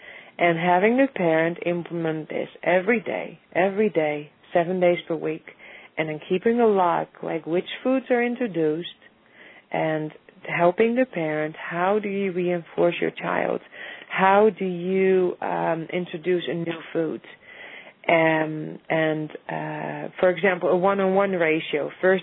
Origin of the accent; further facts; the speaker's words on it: Netherlands; English is a second language; I think I'm from Europe, I'm from Holland, and I think a lot of kids are also growing up without having always that much choice